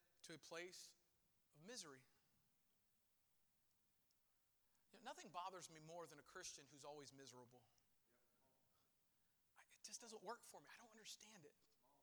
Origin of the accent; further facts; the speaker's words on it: Michigan, United States; Growing up in Michigan, they would say, kids who didn't clean their mouthpieces for football, they would get a canker sore.